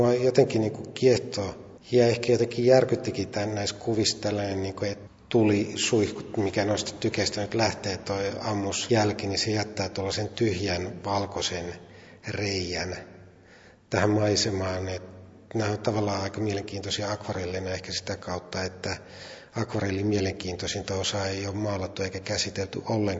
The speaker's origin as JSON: {"language": "Finnish", "region": "Savo", "country": "Finland", "moved": "as an adult", "lives_now": "Helsinki, Finland", "said": "Mä oon Savosta kotoisin itse, mutta asun parikymppisenä ensimmäisen kerran Helsingissä, ja nyt mä oon asunut yli 15 vuotta."}